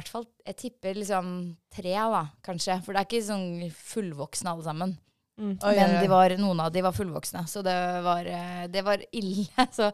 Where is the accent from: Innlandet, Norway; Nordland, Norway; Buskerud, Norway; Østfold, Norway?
Buskerud, Norway; Hønefoss; Jeg er fra Hønefoss, så det er på en måte vi...